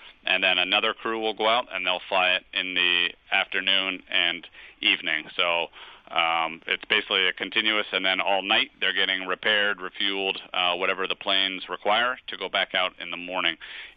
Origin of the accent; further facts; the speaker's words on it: New England, United States; I guess because I grew up in New England.